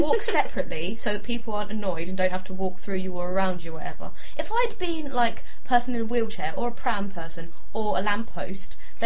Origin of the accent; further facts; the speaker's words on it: United Kingdom; because I'm so British.